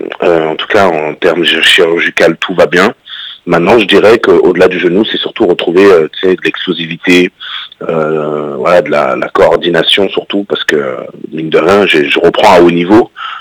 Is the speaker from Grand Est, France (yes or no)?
no; Paris, Île-de-France, France; à la base, je suis parisien.